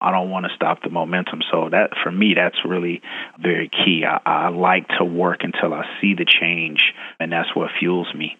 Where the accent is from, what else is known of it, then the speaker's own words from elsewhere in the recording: Chicago, Illinois, United States; born there; So if you look at the south side of Chicago, it's a desert as far as healthcare for our communities.